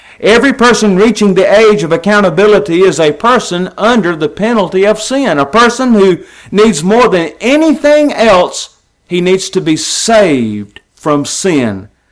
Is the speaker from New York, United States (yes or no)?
no; Tupelo, Mississippi, United States; A preacher friend of mine, with whom I grew up in the Verona congregation just outside Tupelo, was not always faithful to the Lord.